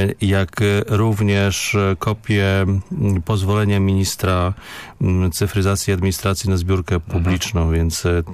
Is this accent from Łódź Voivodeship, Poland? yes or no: no; Poznań, Greater Poland Voivodeship, Poland; że się podpisałem pod tym listem jako poznaniak, a nie jako konsul